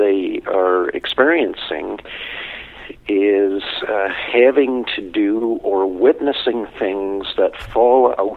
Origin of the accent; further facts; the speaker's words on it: Canada; I'm Canadian, so I normally don't...